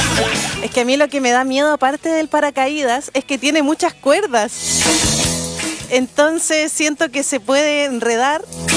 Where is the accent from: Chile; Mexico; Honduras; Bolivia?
Chile; north; now in Valdivia, Chile; los que venimos del norte, que allá es lindo a su manera, por supuesto.